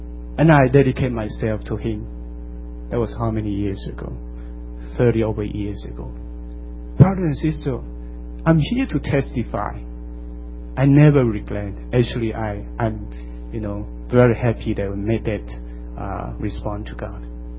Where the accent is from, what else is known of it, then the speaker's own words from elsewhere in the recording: East Malaysia, Malaysia; in my hometown, in East Malaysia